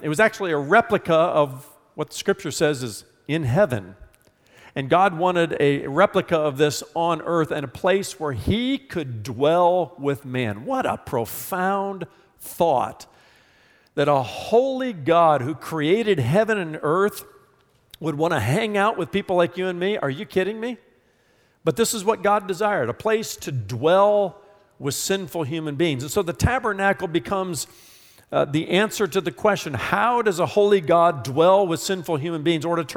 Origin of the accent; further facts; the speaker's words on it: Indiana, United States; I was from the Midwest. I was from Indiana.